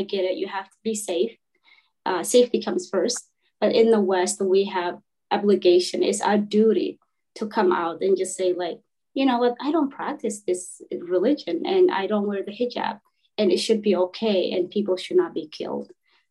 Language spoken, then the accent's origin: English; Kenya; now in United States; I grew up in Kenya, and I grew up culture and religion, that one way of thinking.